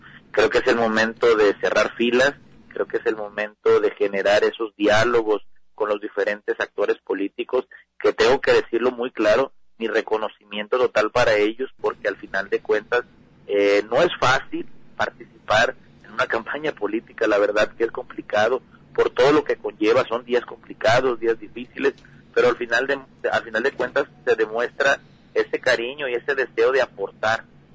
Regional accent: Autlán, Jalisco, Mexico; comprometido con el municipio de Autlán, mi tierra

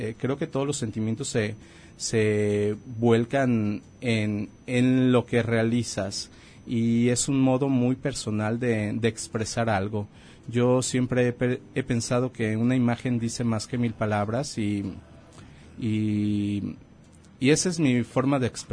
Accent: Autlán de la Grana, Jalisco, Mexico; Entonces regreso aquí a Autlán de la Grana, Jalisco, mi ciudad natal

